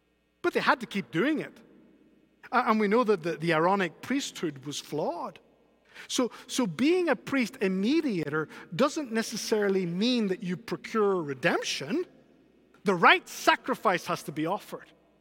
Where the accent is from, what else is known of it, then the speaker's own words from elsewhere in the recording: Spain; I don't know if you knew that. We grew up together in Spain.